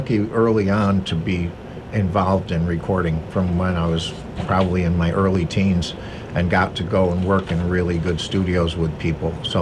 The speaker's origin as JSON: {"language": "English", "town": "Saratoga", "region": "New York", "country": "United States", "tie": "born or raised there", "said": "I'm from Saratoga."}